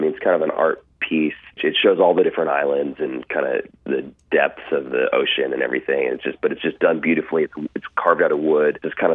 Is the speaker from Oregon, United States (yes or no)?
yes; Oregon, United States; Real. I'm from Oregon. You have to have a real tree.